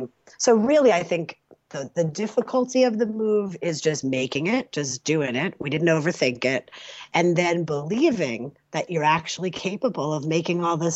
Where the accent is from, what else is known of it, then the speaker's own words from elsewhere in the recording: New York City, New York, United States; I was just in New York City, and I'm a New Yorker